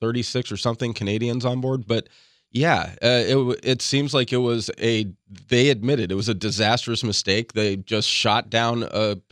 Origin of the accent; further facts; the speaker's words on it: Cleveland, Ohio, United States; born there; I mean, I was born in Cleveland